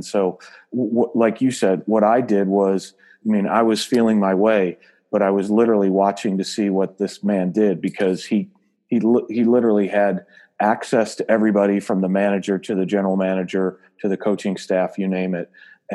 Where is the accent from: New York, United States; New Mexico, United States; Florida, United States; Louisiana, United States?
New York, United States; Syracuse; No, I grew up in Syracuse, New York. And so we grew up as Yankee fans